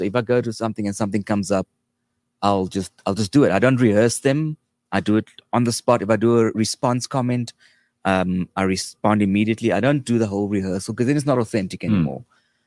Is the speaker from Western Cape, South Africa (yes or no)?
yes; Cape Town, Western Cape, South Africa; So I grew up in Cape Town. I actually had Afrikaans friends